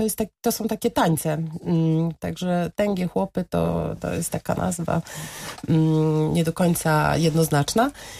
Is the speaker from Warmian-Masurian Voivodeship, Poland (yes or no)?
no; Sanok, Subcarpathian Voivodeship, Poland; born there; Tak, jestem sanoczanką w ogóle z urodzenia, według niektórych.